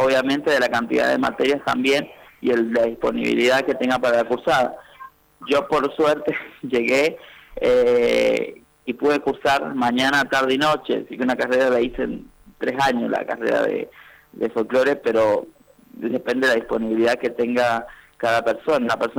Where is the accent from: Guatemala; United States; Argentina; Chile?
Argentina; San Juan; now in Lanús, Argentina; yo trabajo acá en Lanús, pero soy sanjuanino, ¿no? Ah. Así que también voy y vengo de San Juan, que también doy clase allá de manera virtual y presencial